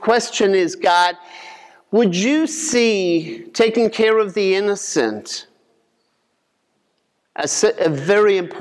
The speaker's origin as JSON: {"language": "English", "country": "Ireland", "tie": "born or raised there", "said": "When I was growing up in Ireland, seeing it"}